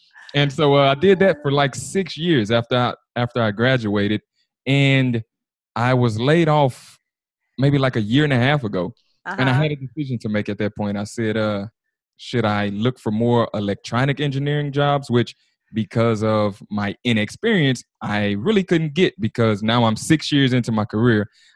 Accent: Texas, United States; accent: Texas twang; Everyone always kind of notices the Texas twang.

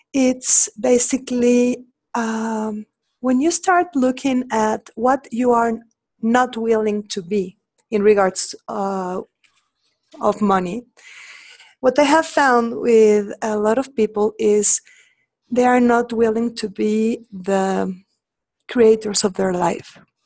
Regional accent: Mexico; English is a second language; Actually, I am from Mexico, and in all Latin America, what I have found is that people love having money as the major excuse for not living their life.

